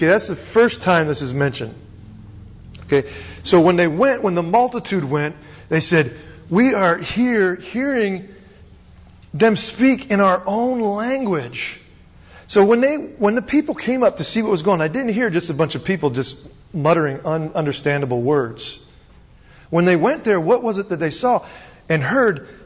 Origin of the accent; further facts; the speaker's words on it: Virginia, United States; But I had to go slow, you see, because I'm from Virginia.